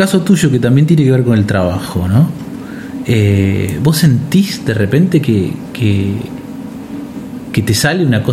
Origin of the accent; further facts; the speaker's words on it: Argentina; Porque yo, bajo todo punto de vista, siento que soy argentino.